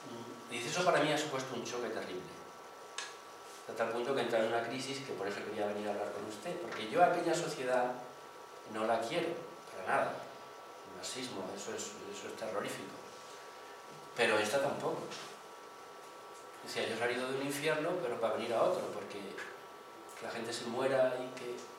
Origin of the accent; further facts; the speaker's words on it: Chile; Yo soy chileno, me presentó